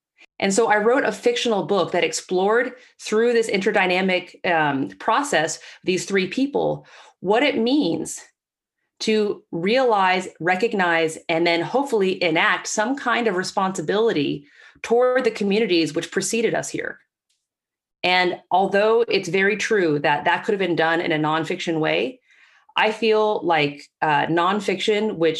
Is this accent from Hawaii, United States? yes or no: no; Florida, United States; I grew up in Florida, right? That's where my family settled after they left Cuba and under duress, right?